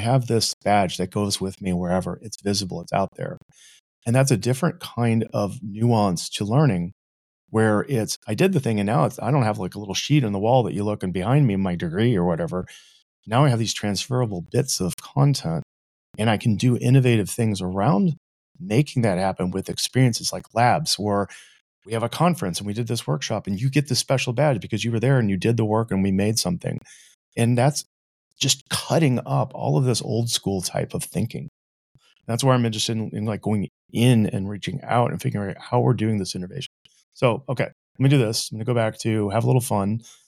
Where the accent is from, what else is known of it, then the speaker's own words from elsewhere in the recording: St. Louis, Missouri, United States; I can't believe I'm from Missouri originally, in St. Louis.